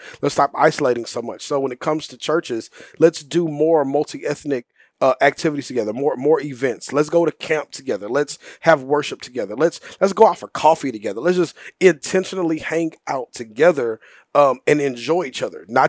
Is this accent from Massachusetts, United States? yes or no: no; Houston, Texas, United States; And I was born and raised in South Houston, in a predominantly African-American environment, a deep, rich African-American environment.